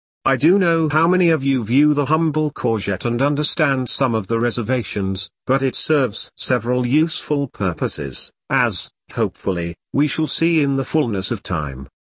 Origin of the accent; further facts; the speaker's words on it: Yorkshire and the Humber, United Kingdom; Being a Yorkshireman, something which remains as part of the psyche no matter how far one travels or where one eventually settles down